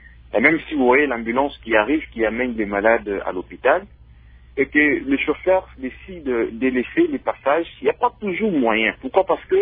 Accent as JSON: {"language": "French", "town": "Lubumbashi", "region": "Haut-Katanga", "country": "DR Congo", "said": "Parce qu'ici, chez nous, à Lubumbashi, nos grandes artères sont toujours obstruées."}